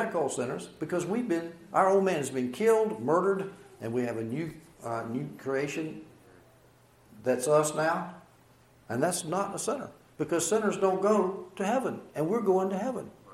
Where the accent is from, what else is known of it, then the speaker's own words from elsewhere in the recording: United States; I am an American, right? I can say a little bit of Chinese. Does that make me Chinese?